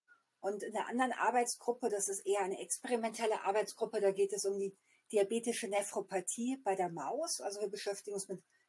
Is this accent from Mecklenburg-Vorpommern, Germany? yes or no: no; Göttingen, Lower Saxony, Germany; Ja, also ich bin von Haus aus Göttingerin, das heißt, ich bin in Göttingen aufgewachsen